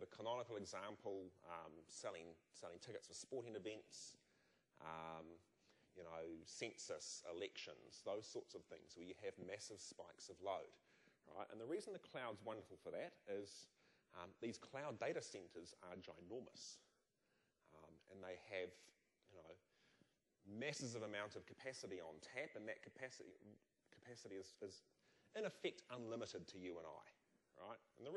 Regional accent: New Zealand; Sorry, I'm from New Zealand, so I get to.

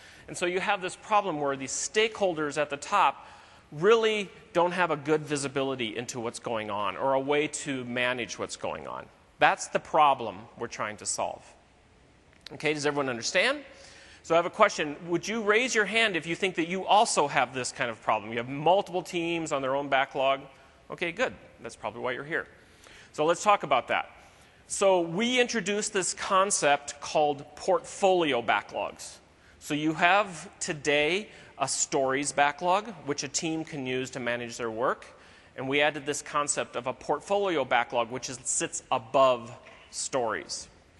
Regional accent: Iowa, United States; I was born in the United States in Iowa, a little town, and I was born in the northwest corner of Iowa. More specifically, I was born on a farm.

